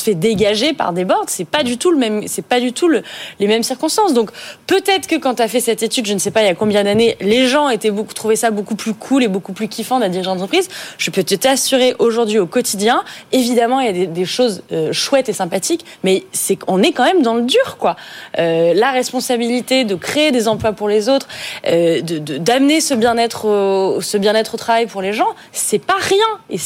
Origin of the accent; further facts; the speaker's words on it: Auvergne-Rhône-Alpes, France; je viens d'Auvergne, j'ai une grande partie de ma famille qui est en Auvergne